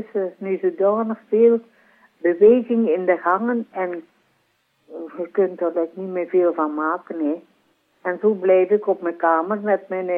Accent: Limburg, Belgium; En ik heb er nog heel veel contact mee, want ik ben van Limburg.

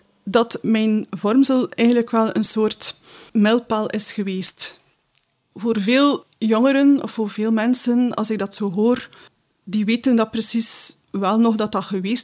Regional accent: Bruges, West Flanders, Belgium; Ik ben afkomstig van Sint-Andries, Brugge. Ja. En het middelbaar, dat was ook op Sint-Andries, een andere parochie wel.

